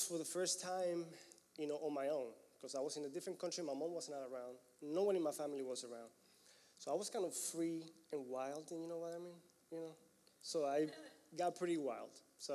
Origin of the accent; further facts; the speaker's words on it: Panama; English is a second language; now in United States; Anyways, I'm from Panama, born and raised there. I thought I was going to have a life there for some reason. I ended up in the United States.